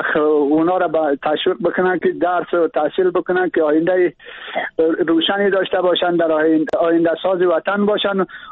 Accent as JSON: {"language": "Persian", "region": "Badakhshan", "country": "Afghanistan", "said": "من اصلی از ولایت بدخشان هستم،"}